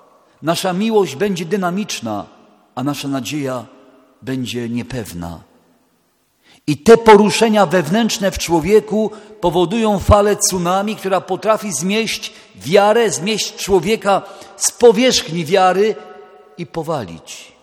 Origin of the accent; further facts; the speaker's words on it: Częstochowa, Silesian Voivodeship, Poland; jestem z Polski, z Częstochowy, z diecezji częstochowskiej